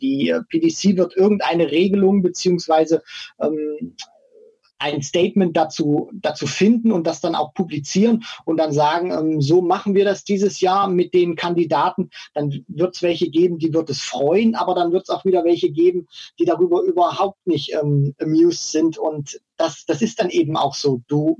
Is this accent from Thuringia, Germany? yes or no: yes; Thuringia, Germany; Ich komme ja auch aus Thüringen.